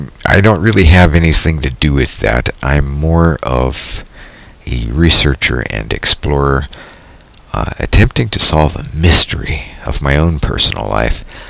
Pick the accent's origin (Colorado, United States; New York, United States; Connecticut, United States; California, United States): California, United States; also born or lived in Saudi Arabia / Japan; I've lived in Saudi Arabia and in Japan and in the United States. I am from California originally, in the good old US of A, and I've lived in various states around the country